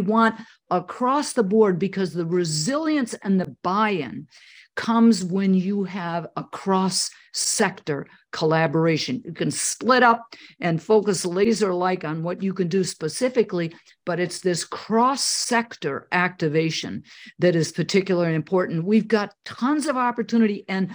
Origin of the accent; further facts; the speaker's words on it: Wisconsin, United States; accent: Wisconsin; Maybe everybody already knows I'm from Wisconsin with my accent, but it's not as flat as it used to be.